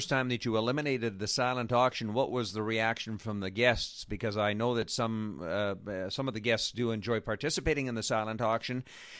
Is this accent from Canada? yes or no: yes; Canada; I'm Canadian, so I don't want to offend anybody.